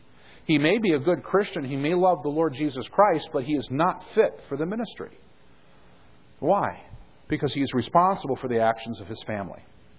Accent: California, United States; moved away as an adult; now in North Dakota, United States; seeing that I'm from California and that's where I was born, and I just recently moved from there, it's very much at my heart

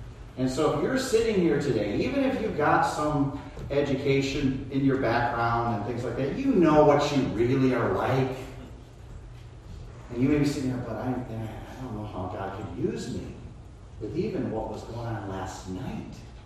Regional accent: Chicago, Illinois, United States; I like to go back home to where I grew up in Chicago and go back to my old neighborhood.

